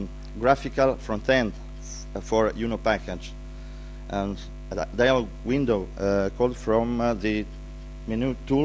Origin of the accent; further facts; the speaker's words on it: Italy; and I come from Italy.